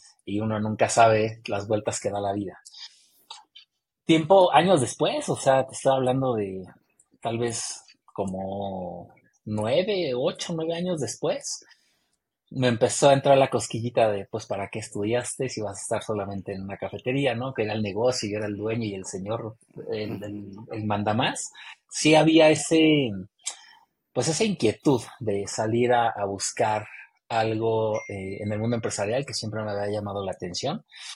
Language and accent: Spanish; Mexico City, Mexico; born there; hoy tengo 45 años, felizmente casado ya. Nací en la Ciudad de México, sigo viviendo en la Ciudad de México. Bueno, ahorita estoy en el Estado de México, pero yo lo considero como, ya sabes, que está pegado y es Ciudad de México.